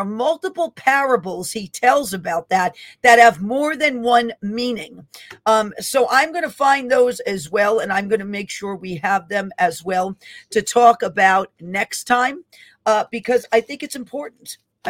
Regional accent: New York, United States; I believe, are in my home state of New York in Long Island.

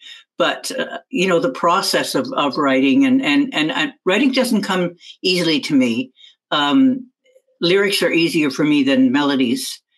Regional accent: Chatham, Ontario, Canada; I come from Chatham, Ontario, originally

